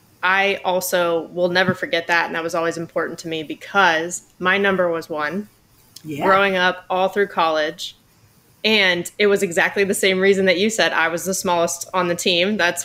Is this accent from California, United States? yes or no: yes; California, United States; I'm from Southern California.